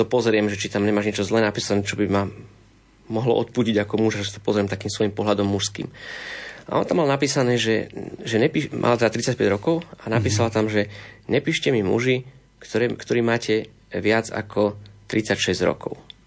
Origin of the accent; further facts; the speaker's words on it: western Slovakia, Slovakia; ja som napríklad zo západu a moja manželka je zo stredného Slovenska